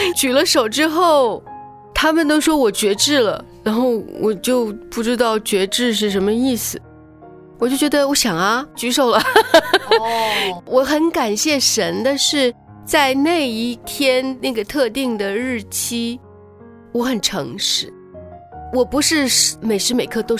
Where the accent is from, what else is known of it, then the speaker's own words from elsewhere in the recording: Shanghai, China; now in Vancouver, Canada; 是，我是上海来的。